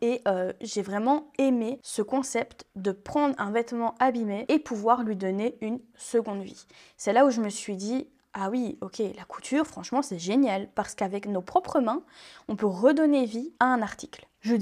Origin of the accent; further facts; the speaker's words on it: Belgium; Donc la gestion en Belgique, oui parce que je suis belge, j'ai oublié de le préciser.